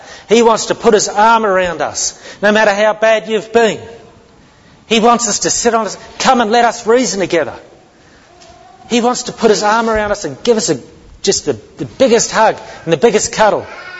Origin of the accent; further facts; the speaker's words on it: New Zealand; moved away; Well, I come from New Zealand originally. That's where I was born.